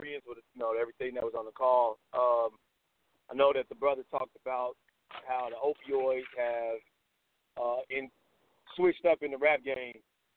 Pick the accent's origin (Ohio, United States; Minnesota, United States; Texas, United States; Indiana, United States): Indiana, United States; Gary; When I was a kid, and I grew up in Gary, Indiana, so gang culture was prevalent.